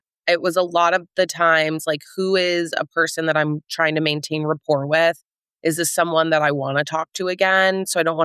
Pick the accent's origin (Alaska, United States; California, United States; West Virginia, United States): West Virginia, United States; And so growing up in West Virginia, there is no film school. There's no template.